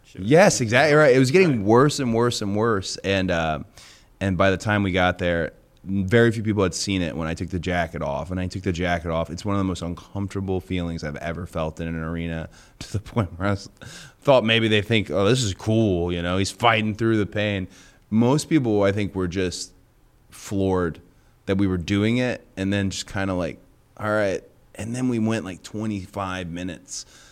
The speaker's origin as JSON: {"language": "English", "town": "Atlanta", "region": "Georgia", "country": "United States", "tie": "born or raised there", "also_born_or_lived": "Philadelphia", "said": "My real hometown's Atlanta. That's my hometown. And then I made Philly, like, a second hometown."}